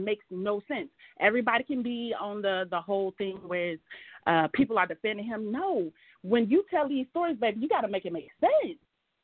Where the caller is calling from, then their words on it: Chicago, Illinois, United States; Hey, honey … I'm from Chicago.